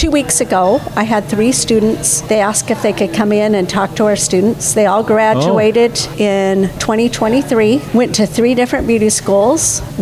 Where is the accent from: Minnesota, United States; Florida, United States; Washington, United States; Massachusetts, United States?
Washington, United States; Ilwaco; I grew up in Elwaco.